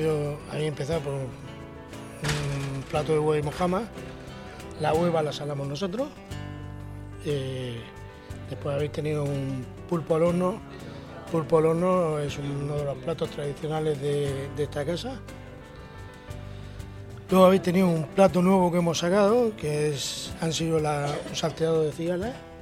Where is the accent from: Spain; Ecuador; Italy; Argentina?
Spain; Lopagán, Region of Murcia; No, yo soy de Lopagán.